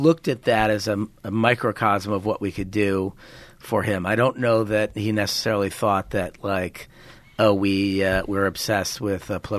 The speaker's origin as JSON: {"language": "English", "town": "Cleveland", "region": "Ohio", "country": "United States", "tie": "born or raised there", "said": "And I think that, you know, growing up in Cleveland, there's an existential absurdism because it's a, you know, it's a very poor city."}